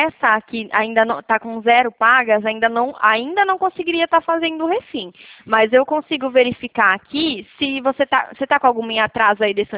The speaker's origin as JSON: {"language": "Portuguese", "town": "Bauru", "region": "São Paulo", "country": "Brazil", "said": "Eu sou aqui de Bauru, né?"}